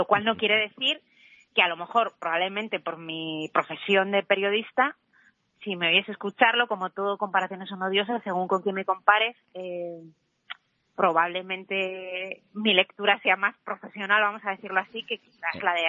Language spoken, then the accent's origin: Spanish; Asturias, Spain; como autora asturiana te dicen